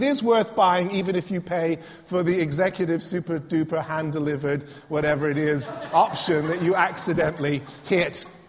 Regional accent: England, United Kingdom; I know as English people, we tend not to like to make a fuss

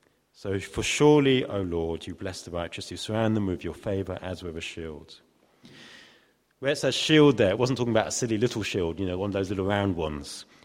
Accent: East of England, United Kingdom; I'm from Norfolk. You don't come from Norfolk without a few of these in your car.

